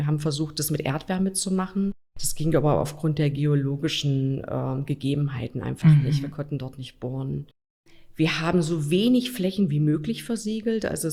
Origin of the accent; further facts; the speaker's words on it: Ilsenburg, Saxony-Anhalt, Germany; Das war natürlich in Ilsenburg, meine Heimatstadt, die ich liebe